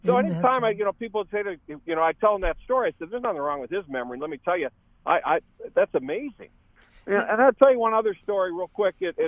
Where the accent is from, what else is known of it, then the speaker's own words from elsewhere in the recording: Rochester, United States; I'm coming back from South Dakota pheasant hunting, and I grew up in Rochester.